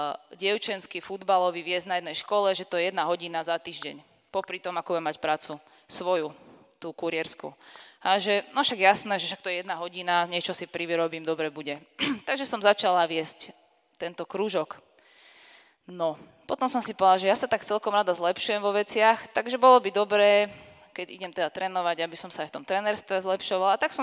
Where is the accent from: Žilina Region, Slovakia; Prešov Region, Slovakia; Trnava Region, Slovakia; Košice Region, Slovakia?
Žilina Region, Slovakia; Žilina; now in Bratislava, Slovakia; Tak ja som teda zo Žiliny, ako niektorí asi viete.